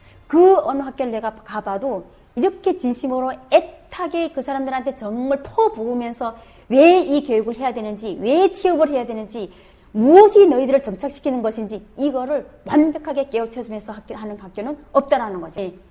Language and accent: Korean; North Korea; 저는 탈북자입니다.